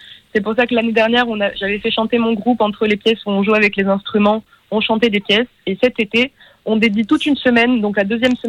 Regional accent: Occitanie, France; now in Germany; moi je suis originaire des Vallées des Gaves. Donc ma famille maternelle est originaire du Val d'Azun et du Pays Teuil.

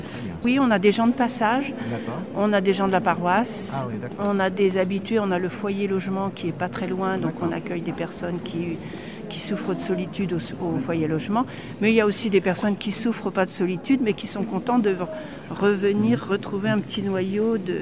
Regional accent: Castanet-Tolosan, Occitanie, France; Je suis de Castanet.

